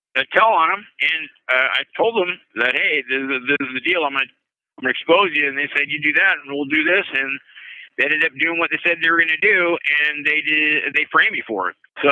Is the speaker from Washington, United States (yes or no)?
yes; Seattle, Washington, United States; Hey, I'm from Seattle, Washington.